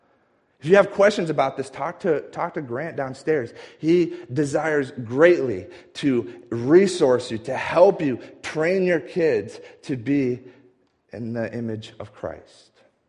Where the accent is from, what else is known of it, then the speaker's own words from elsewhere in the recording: New England, United States; also born or lived in Colorado; now in Wichita, United States; I came from New England, and then I lived in Colorado for a while. But New England, it's a very hilly area. There's lots of lakes. The ocean is there.